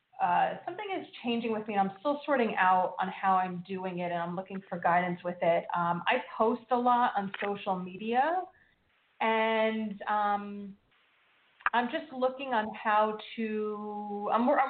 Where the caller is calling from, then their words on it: United States; So I'm the 716 from New Jersey or New York, you have it listed as.